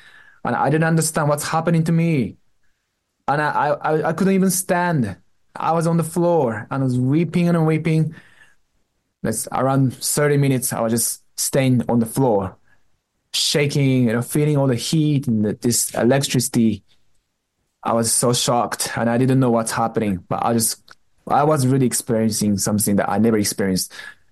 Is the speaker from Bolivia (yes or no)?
no; Japan; also born or lived in California, United States; I'm originally from Japan.